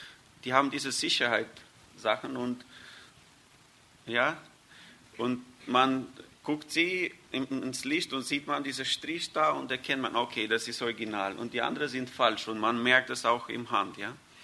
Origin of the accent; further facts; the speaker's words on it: Albania; German is a second language; Bei uns in Albanien ist ein Sprichwort, ich weiß nicht, vielleicht ist es auf Deutsch